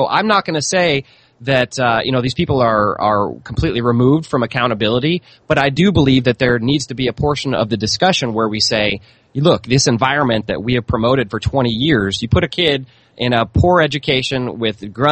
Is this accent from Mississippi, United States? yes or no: no; St. Louis, Missouri, United States; I'm from St. Louis, Richard, so I've got lots of friends who live there now